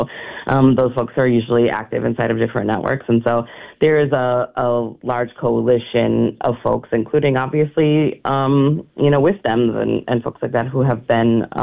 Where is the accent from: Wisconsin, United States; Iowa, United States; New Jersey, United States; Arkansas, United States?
Wisconsin, United States; now in Texas, United States; I'm from Wisconsin. I lived here for most of my life and went to school here, but I live in Texas now.